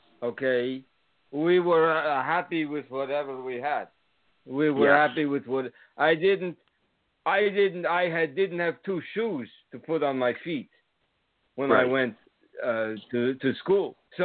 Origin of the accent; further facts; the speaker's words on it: Slovakia; also born or lived in Germany; now in United States; We were in, I was originally from in Slovakia, then we moved to Germany, but that's where I came over from Germany, but originally we were in, that was Czech Republic.